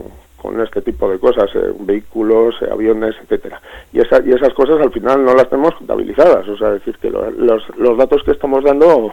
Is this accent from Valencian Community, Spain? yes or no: no; Basauri, Basque Country, Spain; yo soy de Basauri